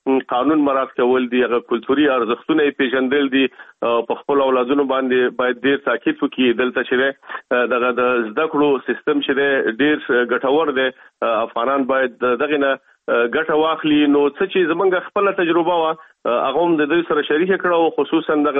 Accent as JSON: {"language": "Pashto", "region": "Kabul", "country": "Afghanistan", "tie": "born or raised there", "moved": "as an adult", "said": "افغانستان کې خو په کابل کې مونږ اوسېدلو، او هلته زما اوبر دومره نه و. تقریبا په یوویشت کلنۍ کې زه د افغانستان نه راوتلی یم"}